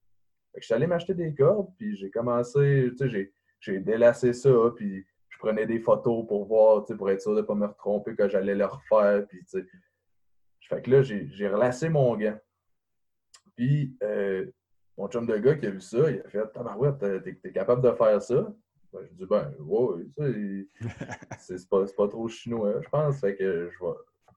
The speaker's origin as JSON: {"language": "French", "town": "Saint-Georges", "region": "Quebec", "country": "Canada", "said": "Ben moi, j'ai 21 ans. Je viens de Saint-Georges-de-Beauce."}